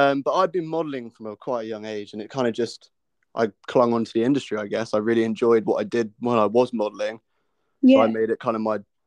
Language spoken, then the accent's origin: English; Reading, South East England, United Kingdom; I'm from near Reading, just outside London.